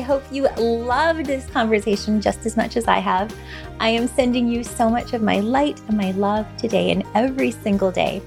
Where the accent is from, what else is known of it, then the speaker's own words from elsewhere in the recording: Canada; because I'm Canadian.